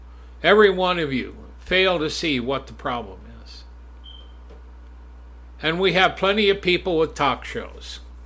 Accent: Wyoming, United States; Some of the most beautiful places on the planet are found here in my home state and in my neck of the woods.

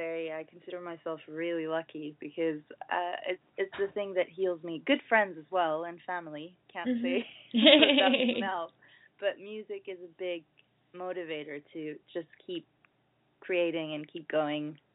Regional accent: Kenya; also born or lived in Cyprus / Russia; Yeah, I was born there and I lived there. I didn't grow up there. I grew up in Kenya and Russia, but I lived in Cyprus for a long time as well. So, yeah, Cypriot.

